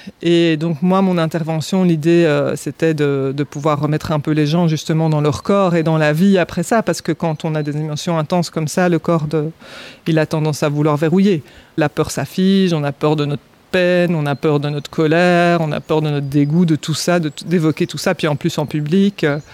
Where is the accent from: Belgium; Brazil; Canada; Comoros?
Belgium; Brussels; moved away as an adult; now in France; Donc moi, je suis belge à la base. J'ai grandi à Bruxelles. Et j'ai eu mes 2 enfants à Bruxelles.